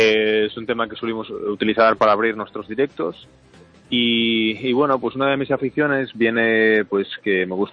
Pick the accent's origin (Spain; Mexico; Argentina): Spain; Valdoviño, Galicia; yo me crié en Valdoviño, veraneaba todos los años en Valdoviño